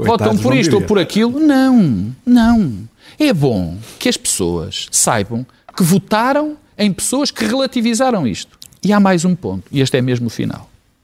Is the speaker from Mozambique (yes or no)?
no; Portugal; porque sou português, pertenço a esta comunidade